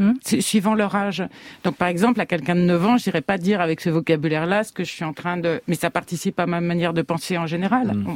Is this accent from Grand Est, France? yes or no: no; Hauts-de-France, France; chez moi, quand j'étais petite, dans le Nord, qui était vraiment une région populaire et encore travailleuse, parce qu'il n'y avait pas encore eu la crise à l'époque où je suis née